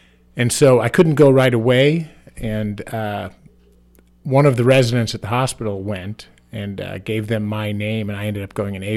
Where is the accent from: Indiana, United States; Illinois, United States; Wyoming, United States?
Illinois, United States; but I'm originally from Illinois, up in the suburbs west of Chicago.